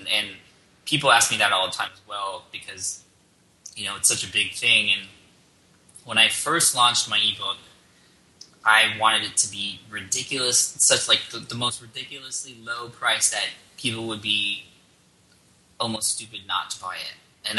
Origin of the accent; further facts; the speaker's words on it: California, United States; I'm from California, so I say like a lot.